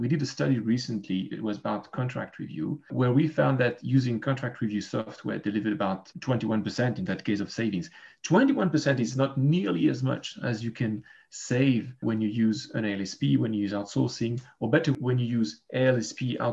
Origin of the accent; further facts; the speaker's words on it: Geneva, Switzerland; I'm a lawyer from Geneva, Switzerland.